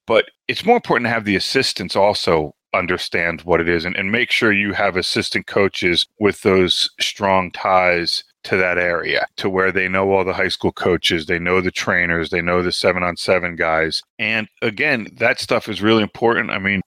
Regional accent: New Jersey, United States; And now, yeah, I'm from New Jersey, but now I have family that live just outside of Roanoke

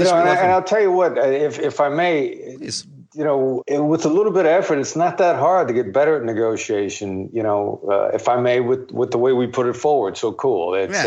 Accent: Iowa, United States; And, you know, I grew up in Iowa. I'm a small town boy from Iowa.

